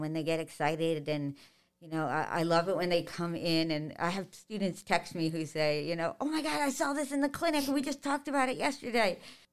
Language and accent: English; Long Island, New York, United States; So I am a native New Yorker. I grew up on Long Island.